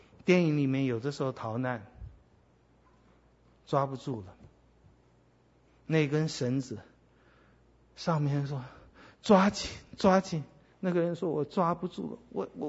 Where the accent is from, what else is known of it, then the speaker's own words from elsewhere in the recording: China; 我们现在在地上，尤其我们中国人，我们希望有安全感